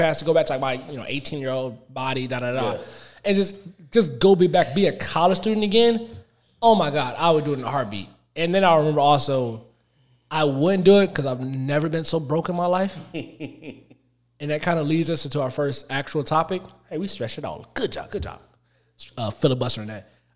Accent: Florida, United States; also born or lived in Texas; I'm partially raised in Florida / Texas.

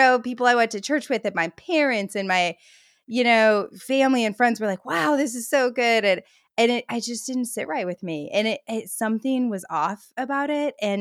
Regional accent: Midwest, United States; I grew up in the Midwest. We were very close, proximity-wise, to Willow.

